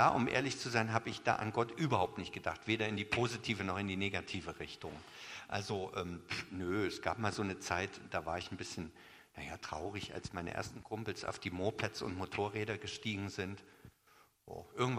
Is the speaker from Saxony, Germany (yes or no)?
yes; Chemnitz, Saxony, Germany; Also ich komme aus Chemnitz ursprünglich, bin echter Sachse.